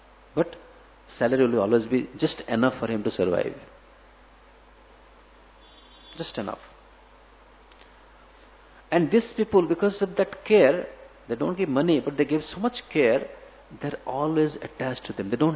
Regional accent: Odisha, India; English is a second language; I have seen some of my friends in Orissa. We are from Orissa.

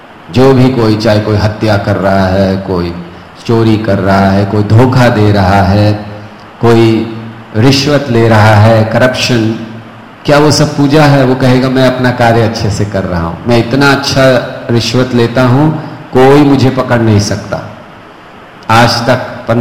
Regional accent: Mumbai, Maharashtra, India; also born or lived in North India; हम उत्तर भारत से हैं, लेकिन हम लोग बॉम्बे में बड़े हुए

